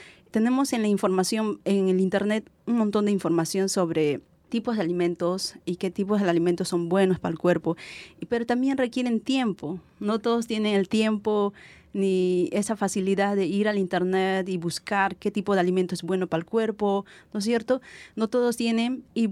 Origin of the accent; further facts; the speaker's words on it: Peru; moved away; por ejemplo, en mi pueblo allá en Perú, usualmente nosotros producimos nuestro propio alimento y cocinamos también nosotros mismos.